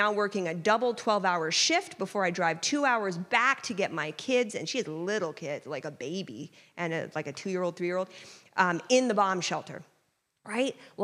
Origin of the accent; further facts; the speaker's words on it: Israel; My friend who I grew up with in Israel